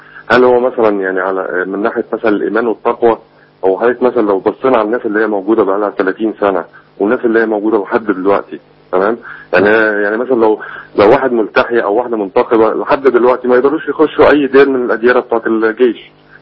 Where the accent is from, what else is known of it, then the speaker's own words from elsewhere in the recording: Egypt; احنا شعب مصري